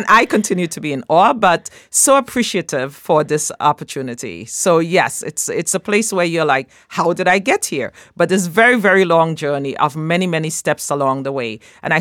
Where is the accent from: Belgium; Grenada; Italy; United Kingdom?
Grenada; also born or lived in Aruba; I grew up in Grenada.